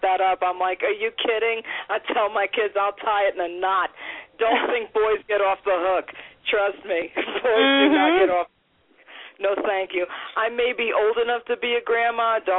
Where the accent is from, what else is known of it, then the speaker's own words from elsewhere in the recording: Brooklyn, New York, United States; Yeah, I was born in Brooklyn. I'm a Brooklyn rat.